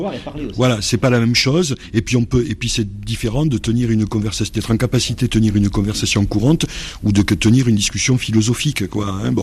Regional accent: Périgueux, Nouvelle-Aquitaine, France; Je vois chez moi en Périgord, par exemple, puisque je suis né en Périgord, à Périgueux

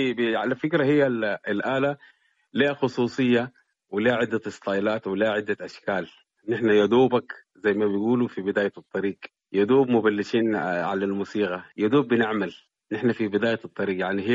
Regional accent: Sudan; نحن كسودانيين بنفهم العرب جيدا

